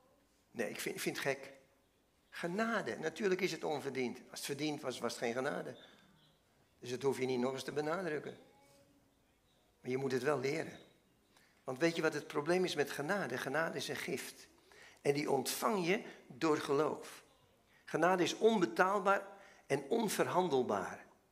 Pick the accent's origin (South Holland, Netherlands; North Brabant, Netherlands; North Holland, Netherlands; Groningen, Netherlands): North Holland, Netherlands; Diemen; born there; Ik ben geboren in Diemen bij Amsterdam, vlakbij de gereformeerde kerk.